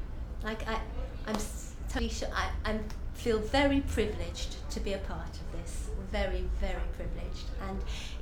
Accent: Wakefield, Yorkshire and the Humber, United Kingdom; I come from Wakefield in West Yorkshire, and sadly, it's a little known place

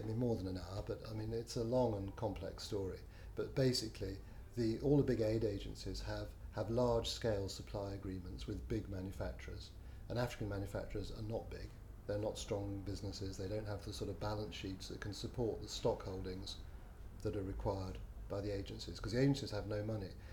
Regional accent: London, United Kingdom; I'm 56 years old and I'm from Tufnell Park in North London.

